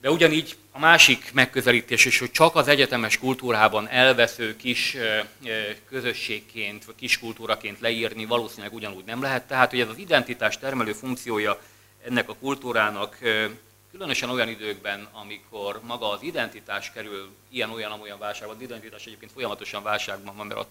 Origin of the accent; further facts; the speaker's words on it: Slovakia; Én egy státus magyar vagyok, egy szlovákiai kisebbségi státus magyar, nincs magyar igazolványom arról, hogy ide tartozom, de ide tartozom.